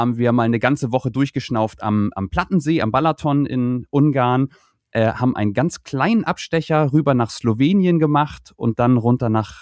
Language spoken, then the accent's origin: German; Kiel, Schleswig-Holstein, Germany; sind in Kiel, das ist meine Heimatstadt, dort leben wir